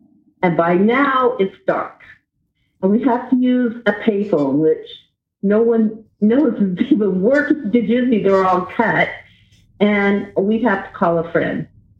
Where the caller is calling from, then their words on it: Arizona, United States; from Arizona.